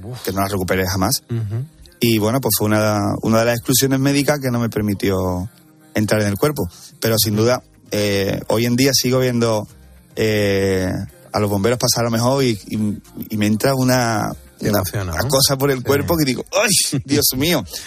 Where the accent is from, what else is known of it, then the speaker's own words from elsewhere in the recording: Spain; Yo soy pro español totalmente.